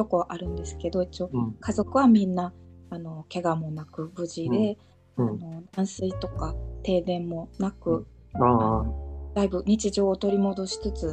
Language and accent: Japanese; Komatsu, Ishikawa, Japan; 石川県の中でも私の実家は小松市で加賀地方にあるので、